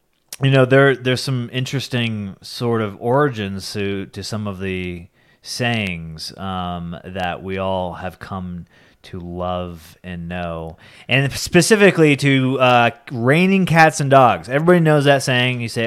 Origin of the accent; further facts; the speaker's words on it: Colorado, United States; let me ask him how do you know I'm from Colorado?